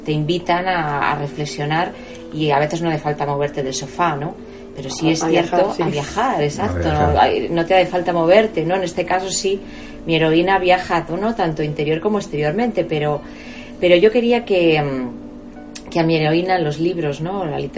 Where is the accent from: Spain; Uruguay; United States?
Spain; Madrid, Community of Madrid; Porque, bueno, yo soy madrileña, siempre he vivido aquí.